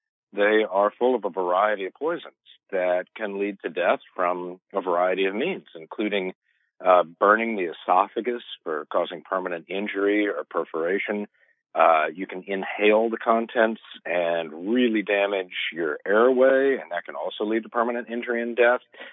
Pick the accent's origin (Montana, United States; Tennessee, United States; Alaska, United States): Tennessee, United States; Memphis; In Memphis, Tennessee, which is my hometown